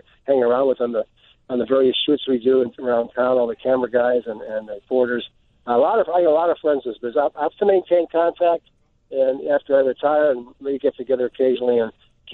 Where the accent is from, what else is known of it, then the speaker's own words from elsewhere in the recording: Chicago, Illinois, United States; I'm a native Chicago, and I grew up in Pilsen, 17th and Racine. I went to De La Salle High School here on the south side, right down the road from where I am right now. And I went to UIC. I never left this town.